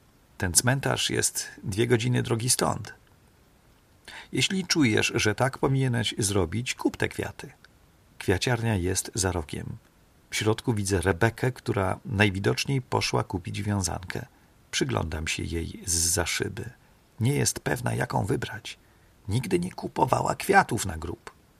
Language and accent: Polish; United States; odpowiedziałam, że Polką. Oczywiście jestem Amerykanką, ale tutaj każdy jest skądś.